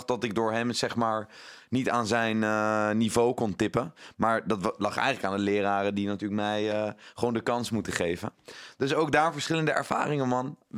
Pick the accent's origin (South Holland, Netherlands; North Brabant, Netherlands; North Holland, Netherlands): South Holland, Netherlands; The Hague; Ik ben in Den Haag opgegroeid, dus ik zat daar ook op de middelbare.